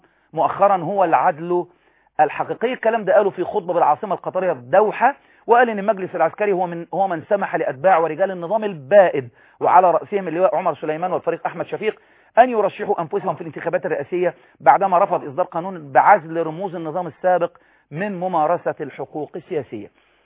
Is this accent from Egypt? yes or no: yes; Egypt; أنت مصري وأنا مصري